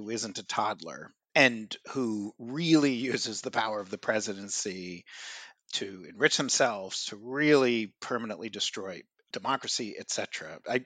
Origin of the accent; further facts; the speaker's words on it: New York City, New York, United States; I grew up in Manhattan.